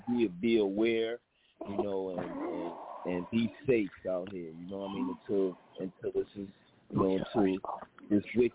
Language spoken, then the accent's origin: English; Paterson, New Jersey, United States; No, I just tell everybody … from Patterson, New Jersey.